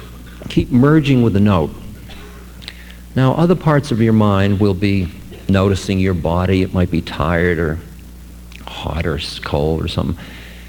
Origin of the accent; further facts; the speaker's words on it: United States; I'm an American. I have something to do about that.